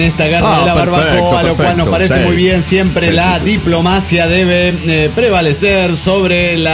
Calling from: Montreal, Quebec, Canada; desde Montreal, Canadá.

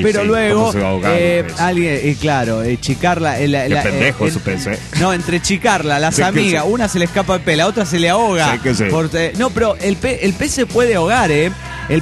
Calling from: Mexico City, Mexico; del DF mexicano.

